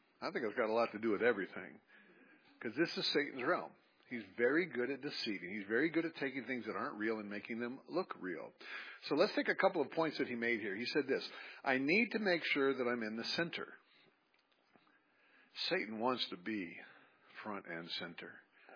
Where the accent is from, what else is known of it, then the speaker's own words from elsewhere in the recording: Hebron, Kentucky, United States; if I do a search for something in my hometown of Hebron, Kentucky, and then I come out here to Seattle and I do a search for it